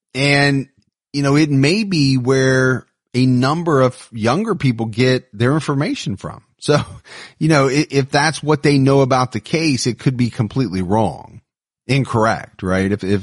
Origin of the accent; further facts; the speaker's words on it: Florida, United States; We're from Florida too and wanted to stop and say hi